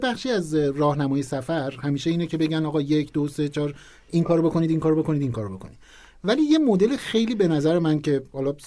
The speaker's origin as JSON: {"language": "Persian", "town": "Tehran", "region": "Tehran Province", "country": "Iran", "said": "اهل تهرانم البته"}